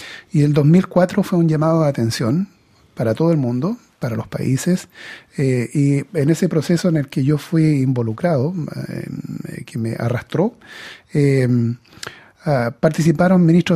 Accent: Concepción, Biobío, Chile; born there; fundaron ahí en esa área donde yo nací, la ciudad de Concepción en la costa.

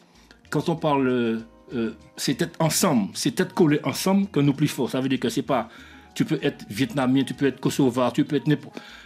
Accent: Martinique; même si je suis martiniquais, je chante avec un Guadeloupéen, j'ai pas utilisé le rythme de Martinique

